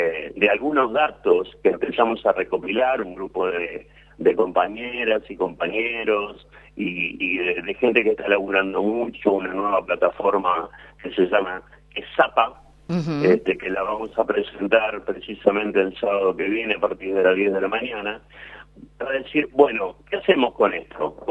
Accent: Buenos Aires, Argentina; accent: porteño; así como seguramente ustedes identificarán mi acento porteño

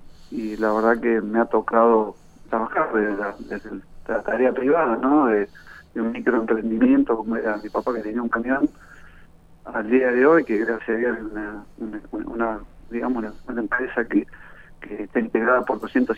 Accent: Argentina; cuando analizo como argentino

